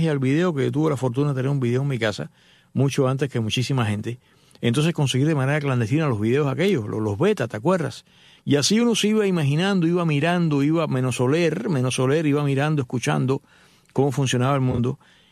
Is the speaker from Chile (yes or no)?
no; Cuba; moved away; la única vez que salí de Cuba al extranjero fue mi única vez y fue para no regresar.